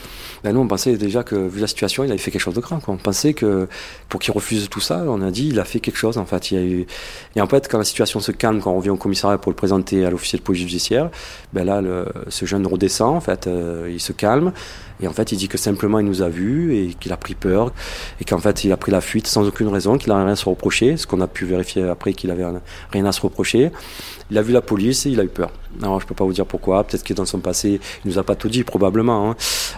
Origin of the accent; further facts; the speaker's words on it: Marseille, Provence-Alpes-Côte d'Azur, France; je suis fonctionnaire de police, je suis de Marseille, j'ai travaillé pendant plusieurs années dans le quartier nord de Marseille. Je suis également membre du bureau national du syndicat Vigipolice. J'ai 47 ans et je suis père de famille.